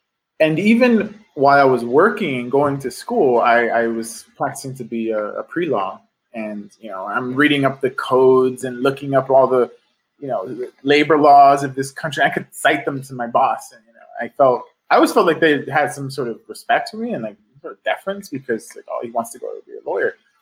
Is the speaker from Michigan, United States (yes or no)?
no; Los Angeles, California, United States; Well, I'm a lifelong Angeleno. I grew up in South Central. My parents were street vendors growing up. I went to school in Watts and some of the more neglected areas of the city.